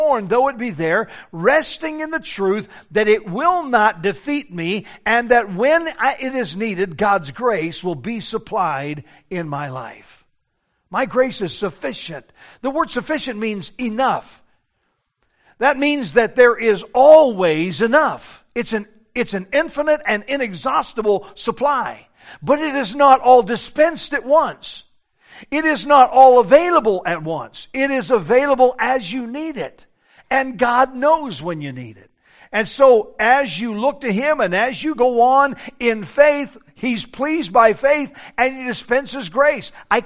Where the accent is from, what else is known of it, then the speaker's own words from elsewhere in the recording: Denver, Colorado, United States; I grew up near the South Platte River in Denver, Colorado, and at times we had flood stage